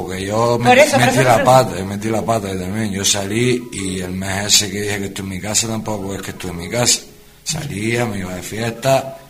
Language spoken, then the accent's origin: Spanish; Tenerife, Canary Islands, Spain; Llegué a Tenerife y a mi tierra y para mi casa a seguir con mi encierro en libertad